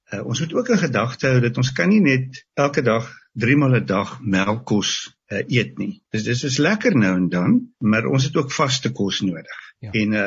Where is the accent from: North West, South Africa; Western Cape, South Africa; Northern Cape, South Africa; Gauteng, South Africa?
Western Cape, South Africa; Kleinmond; van Kleinmond.